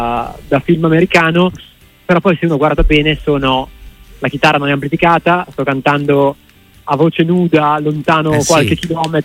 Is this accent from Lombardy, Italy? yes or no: yes; Como, Lombardy, Italy; now in Bologna, Italy; Sono molto legato a Bologna perché è la città dove studio e dove vivo a metà, diciamo, sono mezzo comasco e mezzo bolognese ormai